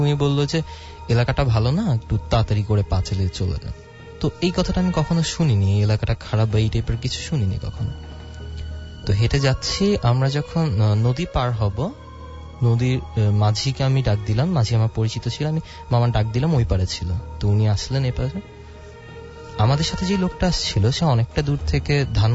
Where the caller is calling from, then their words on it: Mohakhali, Dhaka Division, Bangladesh; আমি মহাকালী থেকে এসেছি, আমি স্টুডেন্ট।